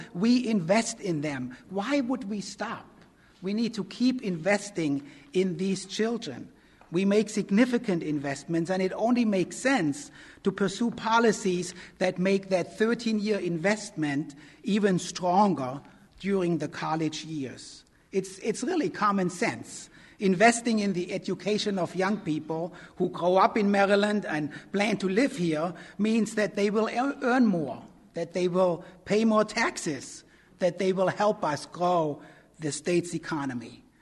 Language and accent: English; Germany; moved away as an adult; now in United States; I'm a first-generation immigrant myself. I grew up in Germany, and I came to this country when I was 21 on a student visa to study social work in New Jersey.